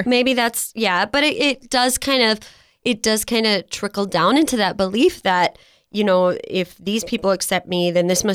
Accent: Midwest, United States; but I know growing up in the Midwest, church was something that everybody does.

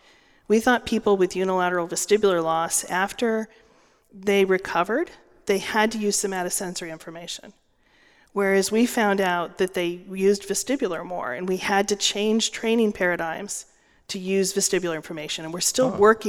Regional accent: Rochester, New York, United States; I grew up in Rochester, so I'm used to Western New York.

